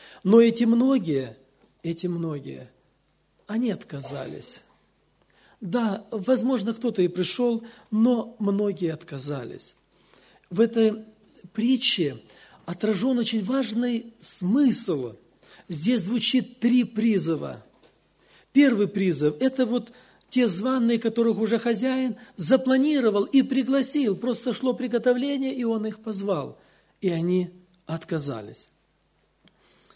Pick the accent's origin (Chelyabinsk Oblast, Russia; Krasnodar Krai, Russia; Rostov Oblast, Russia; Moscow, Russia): Krasnodar Krai, Russia; Kurganinsk; Я приехал из России, город Курганинск, Краснодарский край, там совершаю служение.